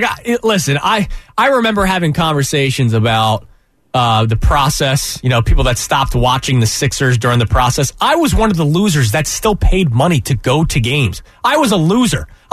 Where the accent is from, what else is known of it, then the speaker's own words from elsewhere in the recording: Philadelphia, Pennsylvania, United States; I'm going to get behind my Flyers because I'm from Philadelphia.